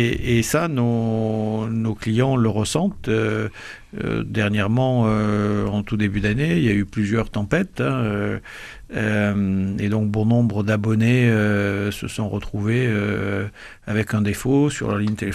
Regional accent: Toulouse, Occitanie, France; Je suis toulousain d'origine, c'est un peu un retour au pays

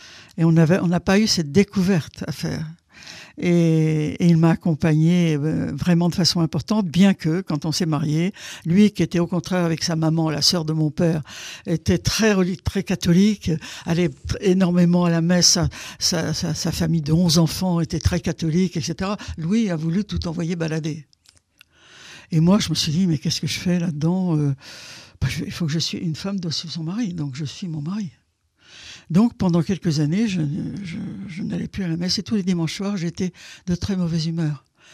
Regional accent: Centre-Val de Loire, France; born there

